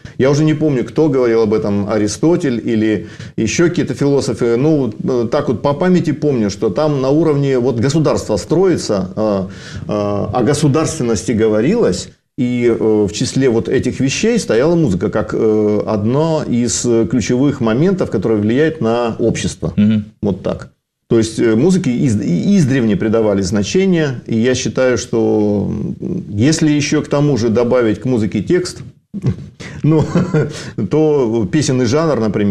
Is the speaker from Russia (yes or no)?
yes; Krasnodar, Krasnodar Krai, Russia; born there; Отец мой, он Западной Украины, а мать казачка, я родился в Краснодаре.